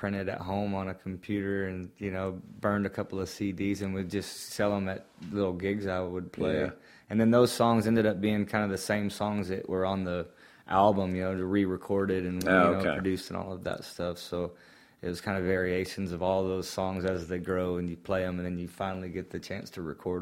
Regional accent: Hobbs, New Mexico, United States; born there; I was born in Hobbs, New Mexico, a little town in southeastern New Mexico, and moved around a lot growing up. My family was a ranching family out there

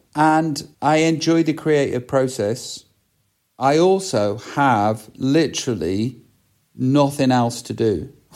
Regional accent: England, United Kingdom; as Middle England, because I'm from Middle England. That's where I'm from.

